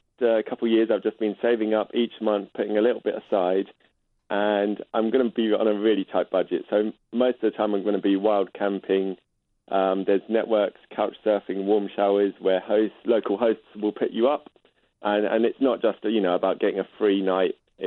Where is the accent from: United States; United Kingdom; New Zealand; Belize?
United Kingdom; London; I'm from London, and I'm actually still in London.